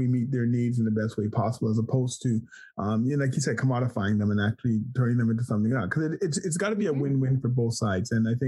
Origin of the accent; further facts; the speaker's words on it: Canada; also born or lived in Jamaica; I'm from Jamaica, you know, I'm an immigrant to this country. I grew up in Canada, though